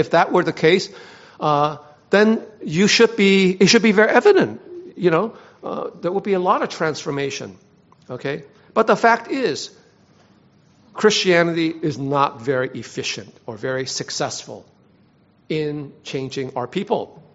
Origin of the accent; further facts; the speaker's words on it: Hong Kong; now in United States; my parents are from China, I'm from Hong Kong, I migrated to U.S., I became a Christian in the U.S.